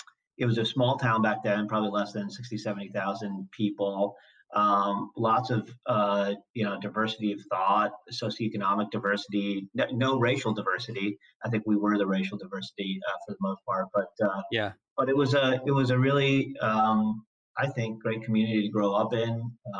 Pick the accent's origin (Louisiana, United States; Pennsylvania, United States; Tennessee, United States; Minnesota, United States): Minnesota, United States; Rochester; also born or lived in Boston; I was born in Boston, but I don't remember anything of it because we moved to Rochester, Minnesota when I was about 3 weeks old, and I grew up there. So Rochester, Minnesota, southeast Minnesota